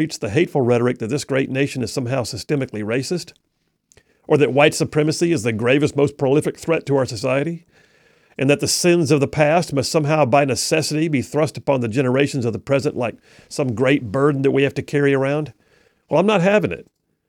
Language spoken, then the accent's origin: English; United States; I'm an American, but I've got a right and an ability to form an opinion about foreign policy.